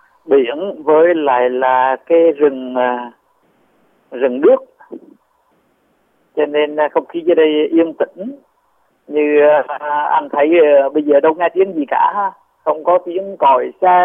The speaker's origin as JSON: {"language": "Vietnamese", "town": "Hue", "region": "Thừa Thiên Huế", "country": "Vietnam", "tie": "born or raised there", "also_born_or_lived": "Saigon / Nha Trang", "moved": "as an adult", "said": "Tôi thì gốc Huế, sinh ra ở Huế, lớn lên ở Huế. Vâng. Đến năm 30 tuổi mới vào Sài Gòn để vào nhà dòng. Và ở Sài Gòn được 6 năm"}